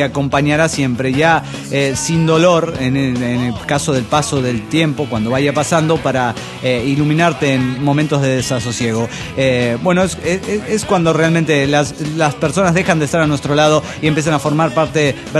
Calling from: New York, United States; de New York.

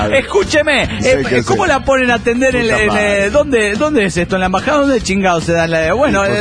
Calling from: Mexicali, Baja California, Mexico; de Mexicali, México.

